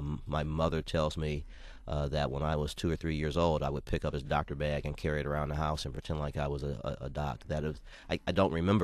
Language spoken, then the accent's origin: English; Detroit, Michigan, United States; And so they married, and I was born here in Detroit and grew up for the first 12 or 13 years of my life with both of my parents, somewhere around 13 years of age, my dad decided to return to Jamaica.